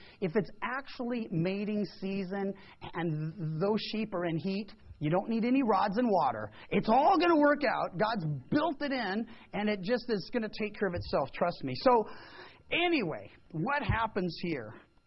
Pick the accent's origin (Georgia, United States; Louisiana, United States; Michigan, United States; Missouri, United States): Missouri, United States; I was raised in Missouri, and that's the show me state.